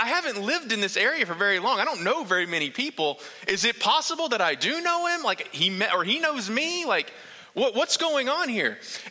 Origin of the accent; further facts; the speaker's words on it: North Carolina, United States; I'm like, dude, I moved here like 3 months ago. I'm from North Carolina.